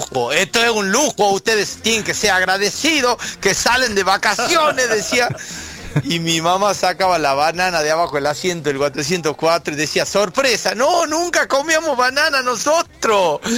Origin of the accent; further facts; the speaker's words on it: Tucumán, Argentina; como me caracteriza en todos los shows como buen tucumano